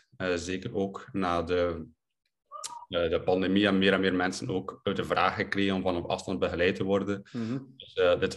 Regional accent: Kortrijk, West Flanders, Belgium; now in Ghent, Belgium; Ik ben afkomstig van Kortrijk, maar ben momenteel woonachtig te Gent.

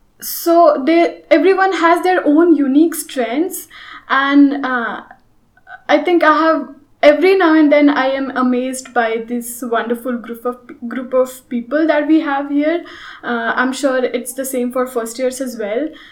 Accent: India; now in United States; I'm from India.

